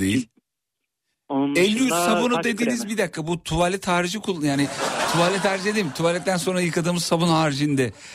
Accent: Kocaeli, Turkey; memleketimden aramış. Kocaeli'den.

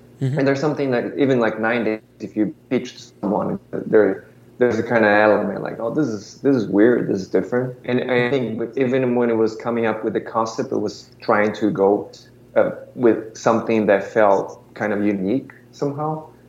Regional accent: Brazil; moved away as an adult; now in United States; I was born and raised in Brazil

